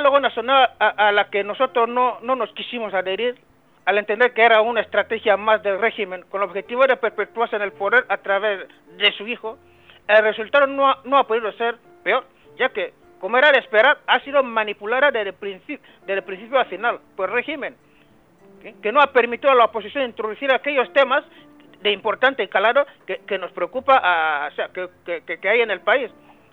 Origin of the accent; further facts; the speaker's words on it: Equatorial Guinea; porque todos somos guineanos, hablando, la gente se entiende